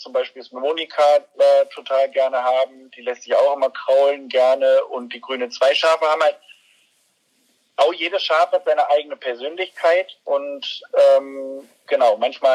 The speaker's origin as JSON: {"language": "German", "town": "Hanover", "region": "Lower Saxony", "country": "Germany", "tie": "born or raised there", "said": "Ich bin Städter eigentlich. Also ich bin in der Stadt in Hannover groß geworden, in der Innenstadt."}